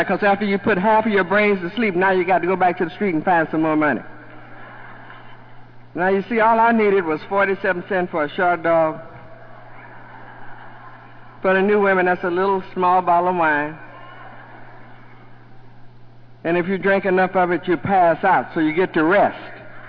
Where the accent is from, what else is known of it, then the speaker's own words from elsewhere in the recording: Louisiana, United States; born there; I told you I was born in Louisiana, and I discovered some things in Louisiana that was not right.